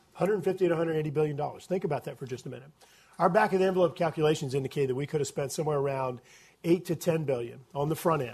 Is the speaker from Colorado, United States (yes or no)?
no; Louisiana, United States; I'm from South Louisiana, where we drain from Montana to New York to two Canadian provinces.